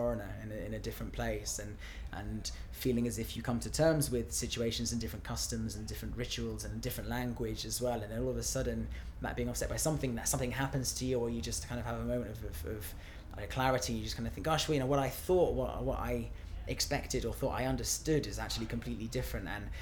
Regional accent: South East England, United Kingdom; So I'm originally from the south coast of England. My two of my grandfathers were Welsh in origin.

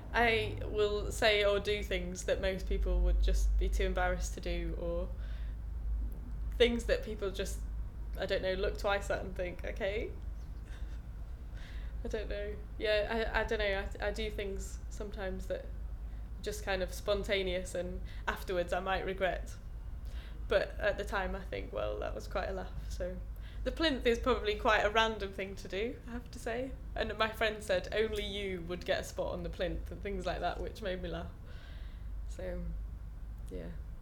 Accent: Yorkshire and the Humber, United Kingdom; My mum's from Perth up in Scotland, and I'm very proud of my Scottish heritage, even though I was brought up in Yorkshire. My mum's a proud Scot, and we go up there in the summers

